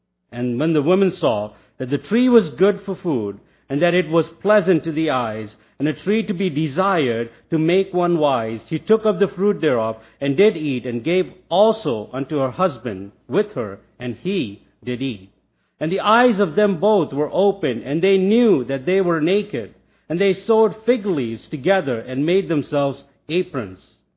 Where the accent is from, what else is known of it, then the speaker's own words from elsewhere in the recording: India; as you guys know, I'm from India